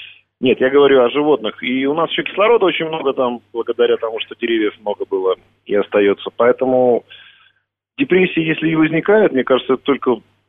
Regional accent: Akademgorodok, Novosibirsk Oblast, Russia; я вырос в Академгородке, там индастриала много не было, и весь он был такой, скорее, околонаучный

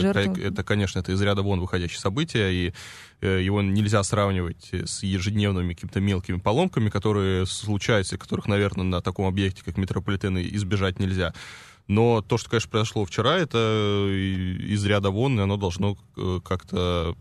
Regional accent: Moscow, Russia; В Москве родился, в Москве вырос, учился и теперь

